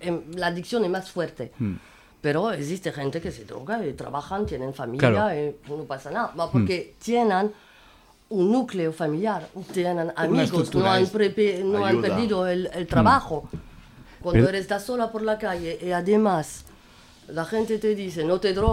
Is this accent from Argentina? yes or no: no; France; Spanish is a second language; moved away; Yo soy una inmigrante, soy francesa y soy inmigrante en tu país.